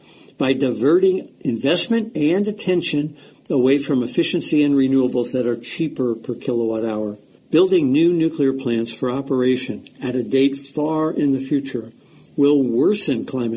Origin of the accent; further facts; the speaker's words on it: Burlington, Vermont, United States; Dozens of cities, including my hometown of Burlington, Vermont, are already completely powered by renewable electricity from distributed sources.